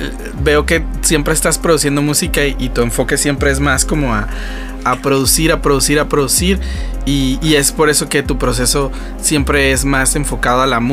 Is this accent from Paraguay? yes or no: no; Mexico; Sí, pues el orgullo mexicano, ¿no? Siempre nos gusta como que levantar el nombre de México de alguna manera